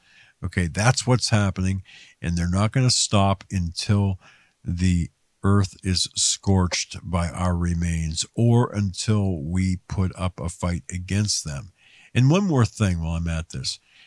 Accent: Pennsylvania, United States; what concerns me is my home state of home Commonwealth of Pennsylvania.

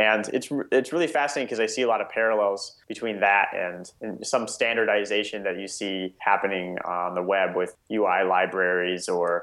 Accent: Nebraska, United States; I was my entire childhood, I grew up in Nebraska. It was kind of boring.

